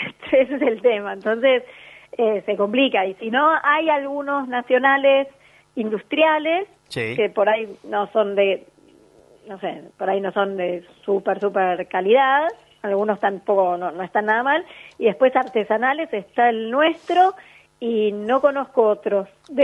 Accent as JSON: {"language": "Spanish", "town": "Bariloche", "region": "Río Negro", "country": "Argentina", "tie": "born or raised there", "said": "yo soy oriunda de Bariloche"}